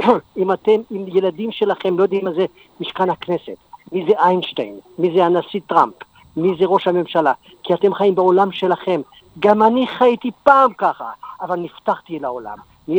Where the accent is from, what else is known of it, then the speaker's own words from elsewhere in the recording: Casablanca, Casablanca-Settat, Morocco; now in Israel; אני גדלתי כיהודי מלא בקזבלנקה. באתי לפה ונהייתי פחות יהודי, פחות חילוני.